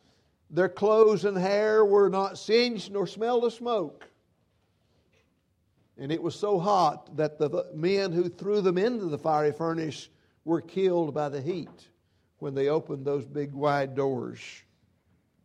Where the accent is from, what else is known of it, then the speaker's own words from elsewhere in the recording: Quaker Gap, North Carolina, United States; We could almost say in a descriptive way, it was heavenly growing up in Quaker Gap.